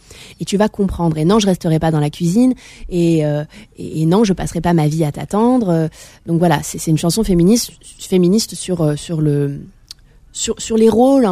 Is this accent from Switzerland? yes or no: no; Algeria; Je suis algérienne quand même